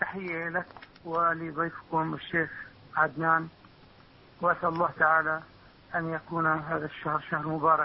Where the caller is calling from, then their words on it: Amman, Amman Governorate, Jordan; نعم، أنا أتكلم من عمان.